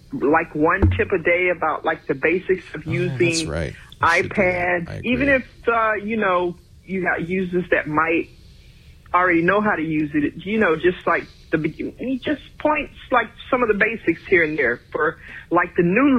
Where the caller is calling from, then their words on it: Orlando, Florida, United States; I'm from Orlando, Florida, and I love your show.